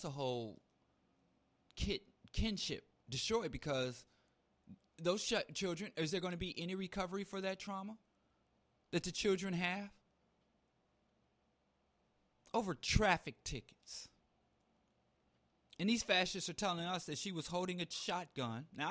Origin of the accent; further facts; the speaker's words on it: Missouri, United States; but I grew up in Missouri, you know, so this is just like background.